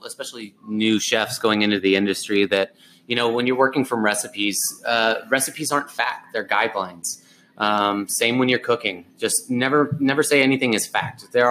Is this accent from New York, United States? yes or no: no; St. Louis, Missouri, United States; And I'm actually from St. Louis